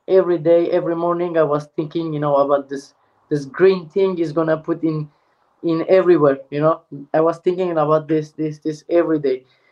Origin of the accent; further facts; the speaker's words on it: Turkey; English is a second language; when I grew up in Turkey